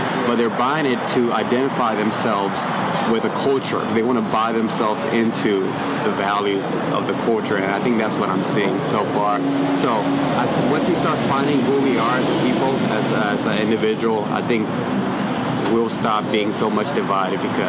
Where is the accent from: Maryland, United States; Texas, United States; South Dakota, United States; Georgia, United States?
Texas, United States; San Antonio; also born or lived in Minnesota; So basically, I was in San Antonio, born and raised there. That was my home base, but I moved out to Minnesota and lived out there for 3 years.